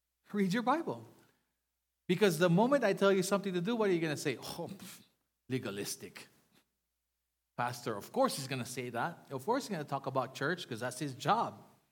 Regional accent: Philippines; And, you know, I'm Filipino and I'm cheap.

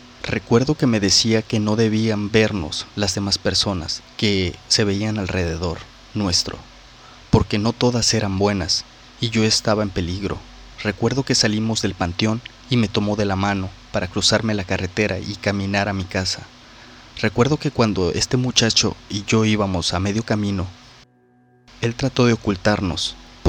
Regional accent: Tonalá, Jalisco, Mexico; Soy de Tonalá, Jalisco. Actualmente tengo 27 años.

